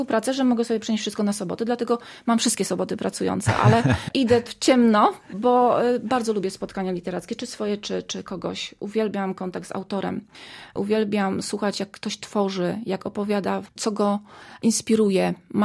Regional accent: Chyże, Lublin Voivodeship, Poland; Ja jestem wychowana na wsi, pochodzę ze wsi, z Roztocza, z takiej wioski Chyże.

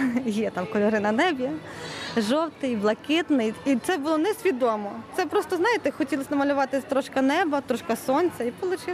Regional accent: Ivano-Frankivsk, Ivano-Frankivsk Oblast, Ukraine; З Івано-Франківська.

